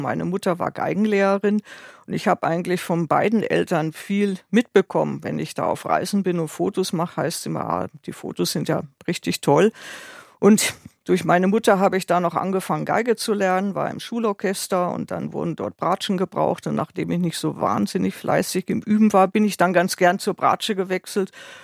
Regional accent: Northern Germany, Germany; now in Munich, Germany; Ja, ich bin in München geboren und dann in Norddeutschland aufgewachsen, aber dann zum Studium zurück und München ist einfach meine Stadt

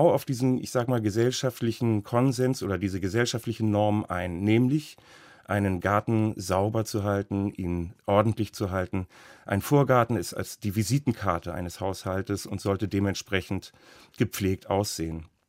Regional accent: Berlin, Germany; Ich selbst bin Berliner und erlebe das hier im Berliner Raum eher weniger

